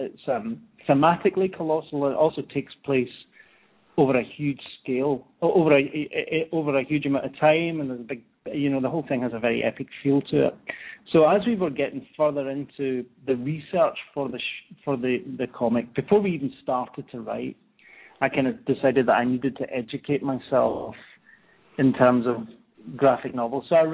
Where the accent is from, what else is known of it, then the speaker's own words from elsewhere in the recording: Glasgow, Scotland, United Kingdom; moved away as an adult; now in United States; So I'm from Glasgow in Scotland, and I worked in theatre. For about 15 years over there